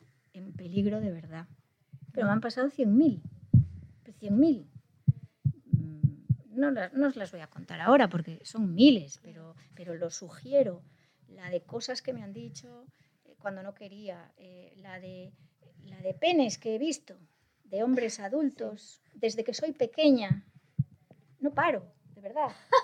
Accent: Vigo, Galicia, Spain; Era una experiencia sobre mi infancia en Vigo

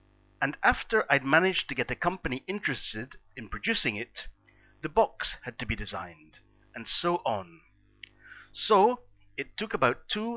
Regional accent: Melbourne, Victoria, Australia; now in Thailand; My home country is Australia, and that's where I grew up, in Melbourne.

